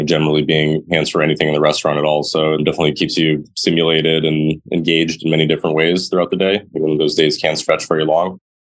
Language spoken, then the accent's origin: English; New York City, New York, United States; So I grew up on the Upper West Side in a native New Yorker and studied film in college.